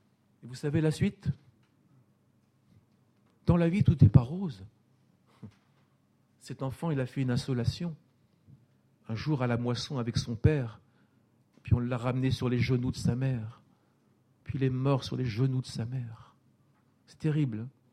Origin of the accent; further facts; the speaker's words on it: France; c'est un mot qu'on n'emploie jamais chez nous en France.